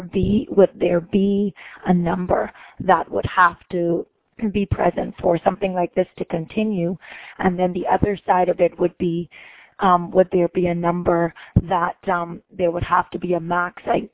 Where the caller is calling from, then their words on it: British Columbia, Canada; I am in British Columbia.